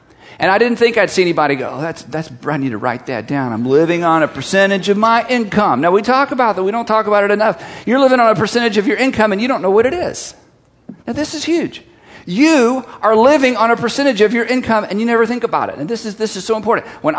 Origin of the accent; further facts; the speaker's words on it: United States; But I'm an American. I can't lower my standard of living.